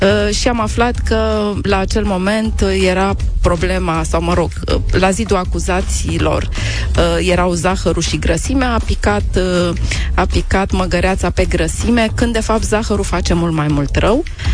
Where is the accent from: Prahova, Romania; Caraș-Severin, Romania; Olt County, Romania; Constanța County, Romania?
Prahova, Romania; Câmpina; Ah, și eu sunt din Câmpina. Suntem aproape.